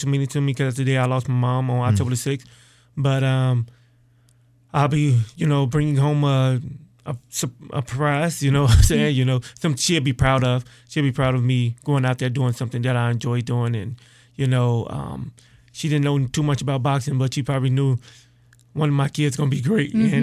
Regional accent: Rock Hill, South Carolina, United States; I'm so blessed and so happy to be a part of Rock Hill. And like I said, it's my hometown

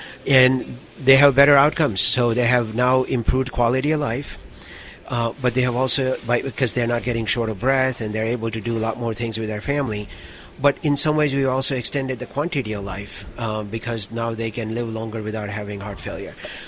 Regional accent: Texas, United States; And I grew up in Texas. I went to a good institution.

